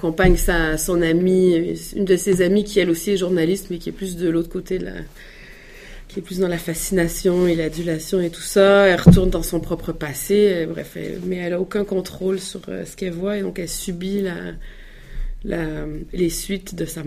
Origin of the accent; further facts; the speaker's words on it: Quebec, Canada; now in France; mon mari est français, mon fils est français, et moi je suis québécoise.